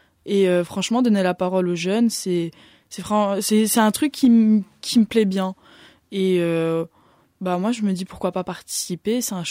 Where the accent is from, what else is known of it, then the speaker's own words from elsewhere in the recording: Brussels, Brussels-Capital Region, Belgium; là maintenant je vis à l'IPPJ, mais de base je viens de Bruxelles.